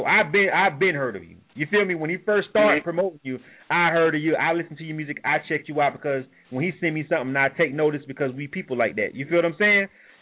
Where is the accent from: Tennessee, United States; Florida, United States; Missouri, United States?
Florida, United States; You represent for the home state. I'm from Florida myself, too.